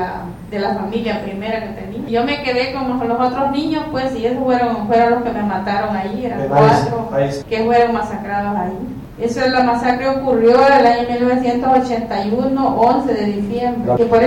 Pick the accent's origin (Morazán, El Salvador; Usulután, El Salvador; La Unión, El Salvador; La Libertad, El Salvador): Morazán, El Salvador; soy de Morazán, de Oriente, del país de El Salvador.